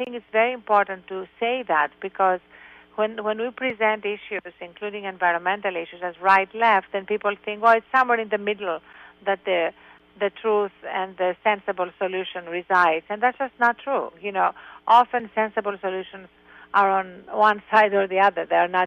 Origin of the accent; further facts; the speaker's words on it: Greece; now in United States; I was born in Greece and I grew up with this reverence for America